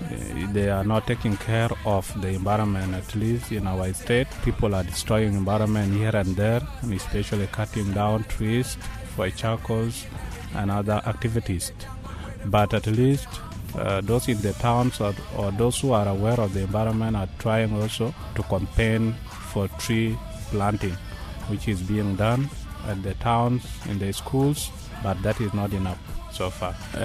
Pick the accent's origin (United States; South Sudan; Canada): South Sudan; Jonglei; I come from Jonglei State.